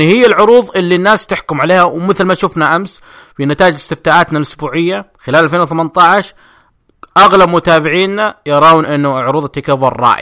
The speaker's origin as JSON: {"language": "Arabic", "town": "Jeddah", "region": "Makkah Province", "country": "Saudi Arabia", "said": "وشفناه عندنا في جدة وفرحنا فيه"}